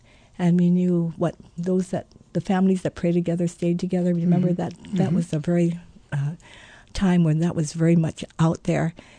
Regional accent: Honolulu, Hawaii, United States; But growing up in Honolulu and with a wonderful mother who was from a family of 15, from Makawao, Maui

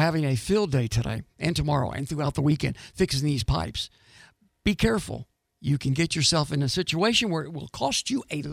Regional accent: New Orleans, Louisiana, United States; I'm from New Orleans. Come on, I know what I'm talking about over there.

